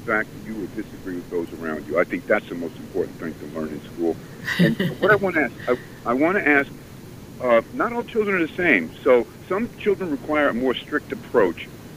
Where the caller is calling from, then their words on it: White Plains, New York, United States; from White Plains, Darnell.